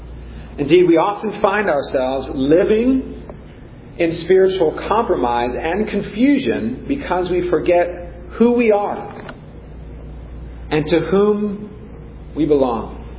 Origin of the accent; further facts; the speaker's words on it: Santa Clara, California, United States; The forces of Menlo Park, California, not too far from where I grew up in Santa Clara